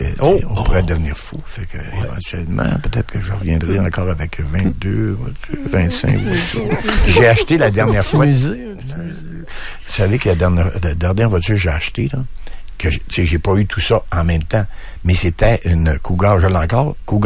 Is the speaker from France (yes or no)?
no; Quebec, Canada; je viens du Saguenay-Lac-Saint-Jean